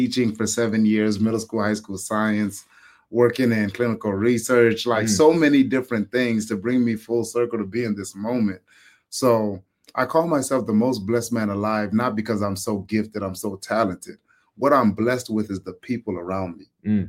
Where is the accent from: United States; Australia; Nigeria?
Nigeria; me, I'm Nigerian.